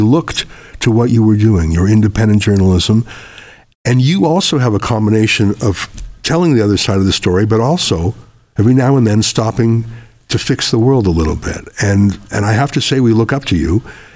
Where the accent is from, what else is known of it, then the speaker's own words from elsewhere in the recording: Canada; growing up in Canada, in the rural part where I was the only Jew for miles, I felt completely safe and at home and welcome and loved.